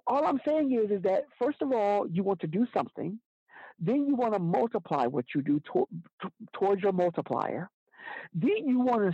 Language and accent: English; Alabama, United States; My grandmother, I'm from Alabama.